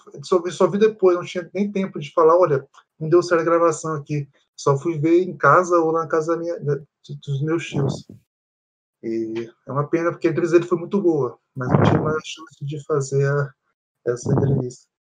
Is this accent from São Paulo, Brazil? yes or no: no; Maringá, Paraná, Brazil; Eu sou aqui de Maringá, Paraná, e eu fui até Arapongas. Arapongas é relativamente perto de Maringá. Eu tenho parentes lá em Arapongas.